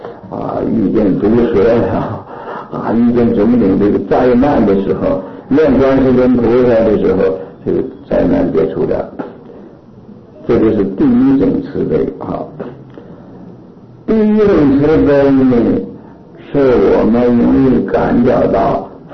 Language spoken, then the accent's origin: Chinese; China; 我们这个我们中国人呢，平常讲话的时候也常提到一句话啊